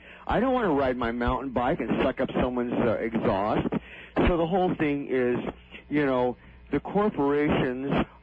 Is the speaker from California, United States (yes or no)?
yes; California, United States; born there; when I was born in California in 46, there were 3 million people.